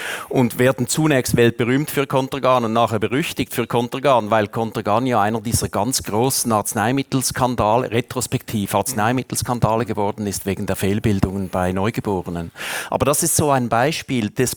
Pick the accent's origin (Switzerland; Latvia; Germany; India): Switzerland; weil Tuberkulose bei uns in der Schweiz keine Rolle mehr spielt, investiert hier keiner Geld in so eine Krankheit